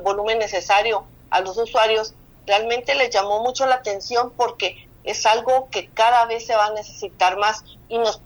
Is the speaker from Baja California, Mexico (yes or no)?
no; Chihuahua, Mexico; como chihuahuenses, como mexicanos